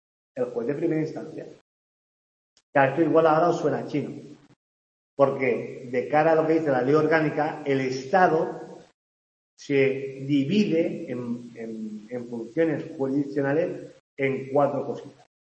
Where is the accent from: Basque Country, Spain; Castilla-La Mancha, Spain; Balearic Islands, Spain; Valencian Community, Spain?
Valencian Community, Spain; Valencia; En Valencia, yo soy valenciano